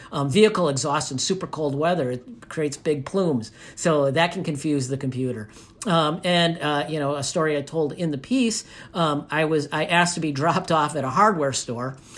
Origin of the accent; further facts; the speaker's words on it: Minnesota, United States; I grew up in Minnesota. I learned to drive on snowy, icy roads.